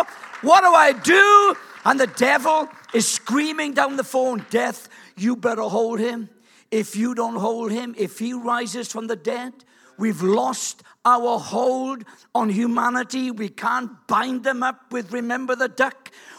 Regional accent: Wales, United Kingdom; I got a vivid imagination. I'm a Welsh bloke. You know what I mean? We just dream things.

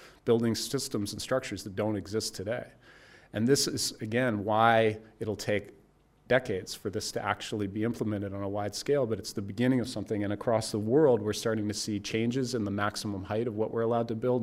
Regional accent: Canada; as a Canadian

